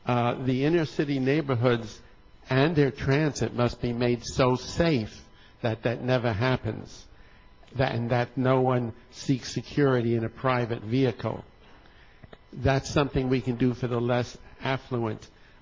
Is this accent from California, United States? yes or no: yes; Bakersfield, California, United States; I'm from Bakersfield.